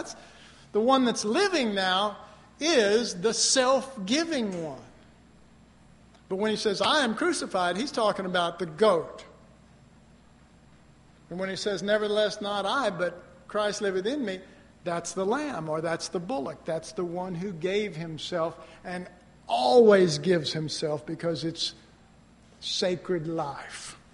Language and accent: English; Dallas, Texas, United States; I was raised in Oak Cliff, and, you know, the only goats there were old goats.